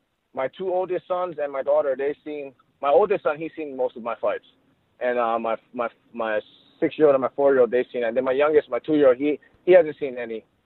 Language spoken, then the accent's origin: English; Hawaii, United States; now in Kansas, United States; growing up in Hawaii, you know, we live on an island. And, you know, you can drive around to Hawaii in about like 2 hours without traffic.